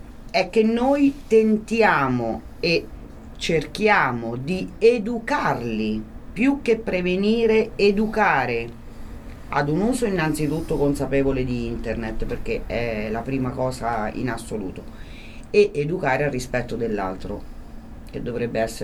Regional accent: Bevagna, Umbria, Italy; io vengo da Bevagna, un piccolo paese, a Bevagna c'era il medico, il prete, il dottore e il professore, punto.

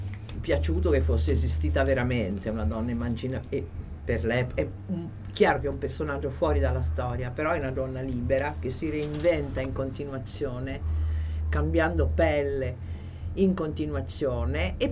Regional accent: Emilia-Romagna, Italy; now in Perugia, Italy; io sono emiliana, quindi Perugia perché ci vivo da qua più di 40 anni.

